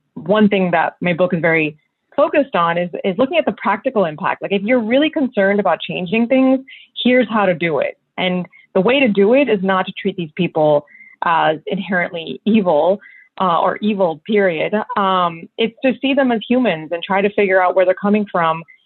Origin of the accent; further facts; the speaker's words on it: United States; as an American Muslim, I can tell you that, you know, my community and me individually have been victim of that.